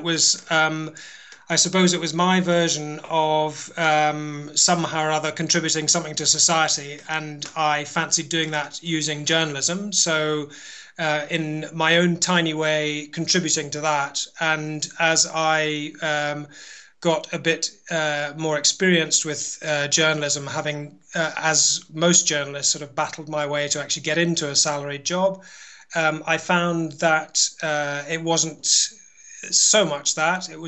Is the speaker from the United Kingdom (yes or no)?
yes; United Kingdom; now in France; I am British, yeah.